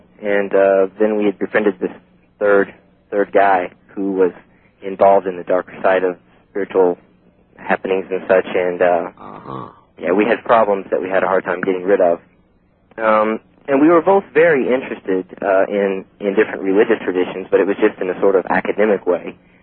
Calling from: Tennessee, United States; Yes, hello. I'm calling from Tennessee.

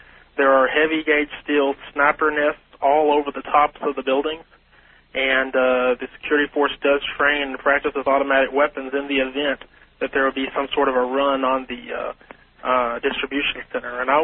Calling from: Longview, Texas, United States; Hello, Art. … I'm calling from Longview, Texas.

